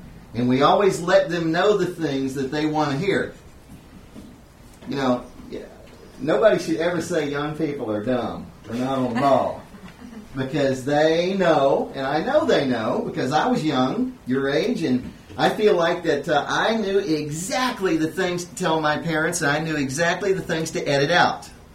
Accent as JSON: {"language": "English", "region": "Louisiana", "country": "United States", "said": "We're from Louisiana."}